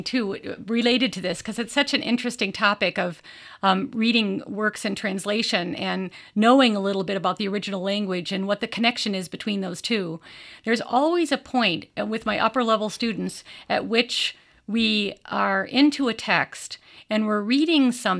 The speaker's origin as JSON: {"language": "English", "town": "Davenport", "region": "Iowa", "country": "United States", "tie": "born or raised there", "said": "I grew up here in Davenport, and my whole childhood, my mother would take us to see your plays."}